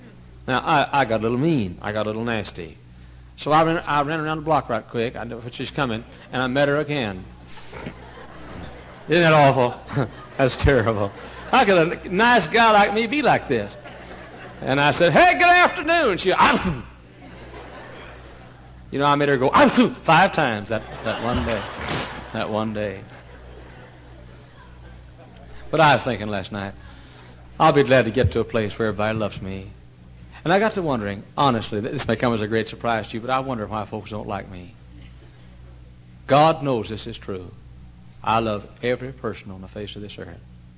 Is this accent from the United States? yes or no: yes; Texas, United States; I'm from Texas, and we speak to folks down in Texas.